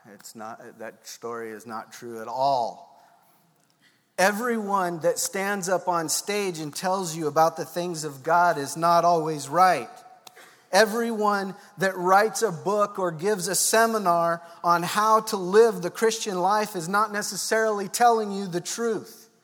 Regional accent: Louisville, Colorado, United States; And I grew up in Colorado, in Louisville, Colorado, and and it's a mining town, and there's a lot of farmland around that place.

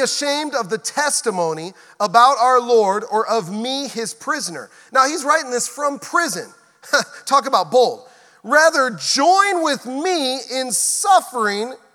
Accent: Kansas City, United States; I'm just going to talk about barbecue since I'm from Kansas City.

